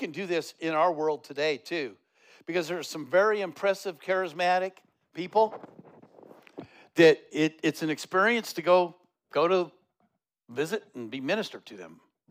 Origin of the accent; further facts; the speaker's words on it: Castle Rock, Colorado, United States; I grew up in Castle Rock, Colorado, and my older sisters and I, you know, it was before all this stuff